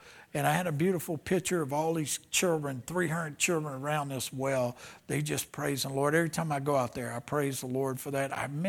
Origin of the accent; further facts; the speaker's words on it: New Orleans, Louisiana, United States; I'm from New Orleans, by the way.